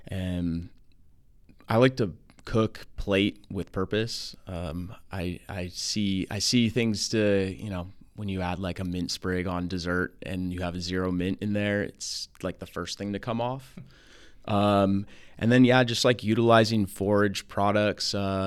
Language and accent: English; California, United States; I was a dishwasher growing up in Santa Barbara County